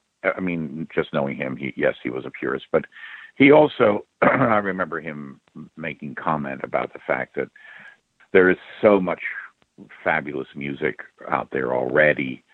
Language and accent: English; Philadelphia, Pennsylvania, United States; I grew up in Philly until I think I was about 7, and then we moved out to the suburbs, yeah.